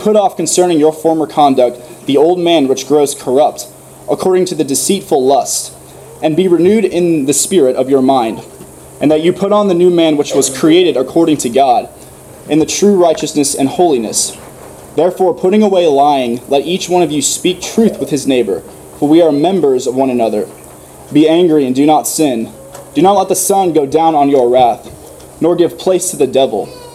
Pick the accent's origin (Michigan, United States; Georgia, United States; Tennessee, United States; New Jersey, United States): Tennessee, United States; Nashville; I'm from Nashville.